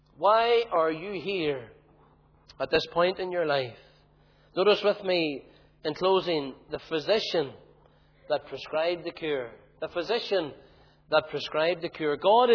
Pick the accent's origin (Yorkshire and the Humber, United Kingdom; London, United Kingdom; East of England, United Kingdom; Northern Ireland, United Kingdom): Northern Ireland, United Kingdom; Tandragee; accent: Tandragee; how the Ballymoney folk have tarnished my accent. And that's terrible, because I like to keep my Tandragee accent.